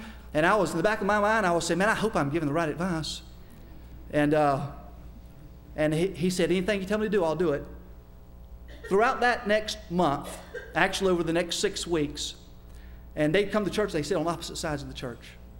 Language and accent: English; United States; And I'm American, and my Spanish is not perfect.